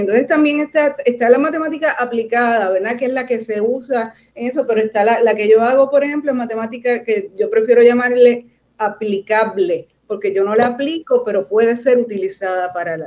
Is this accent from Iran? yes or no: no; Río Piedras, Puerto Rico; Yo me crié en Río Piedras, mi familia es de Yauco, pero yo me crié toda la vida en Río Piedras, estudié en escuelas públicas de San Juan